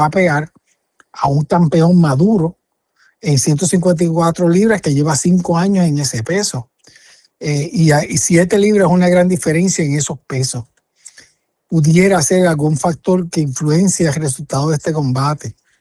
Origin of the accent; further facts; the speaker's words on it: Puerto Rico; el favoritismo que uno puede sentir como puertorriqueño